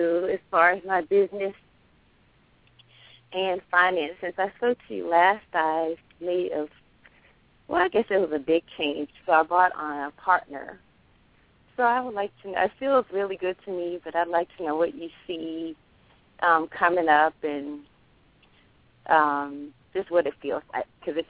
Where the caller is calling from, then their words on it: Maryland, United States; I'm calling from Maryland.